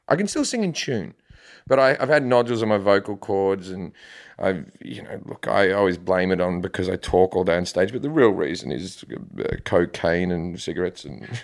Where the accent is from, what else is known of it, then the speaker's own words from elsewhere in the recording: Australia; also born or lived in United Kingdom; now in United States; And I'm Australian, but I lived in the UK for 10 years before that.